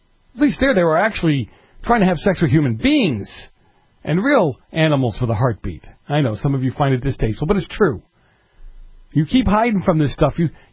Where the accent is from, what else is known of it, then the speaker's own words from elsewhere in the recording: Massachusetts, United States; I come from New England and grew up in Massachusetts.